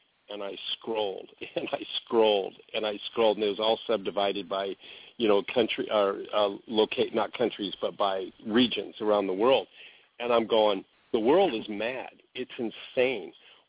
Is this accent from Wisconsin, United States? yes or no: no; Oregon, United States; also born or lived in Washington; I grew up in Oregon and Washington before the Californians came up here and ruined it.